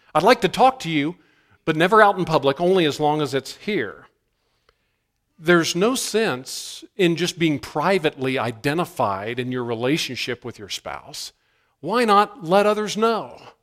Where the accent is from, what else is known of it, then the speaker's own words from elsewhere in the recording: Marietta, Ohio, United States; The Blennerhassetts lived on an island about an hour from where I grew up in Ohio, right outside Marietta, Ohio.